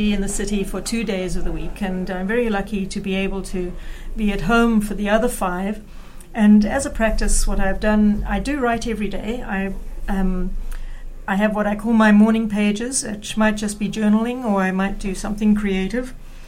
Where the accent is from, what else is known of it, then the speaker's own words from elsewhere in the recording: Zimbabwe; It is indeed set in Africa, and I come from Africa. I come from Zimbabwe.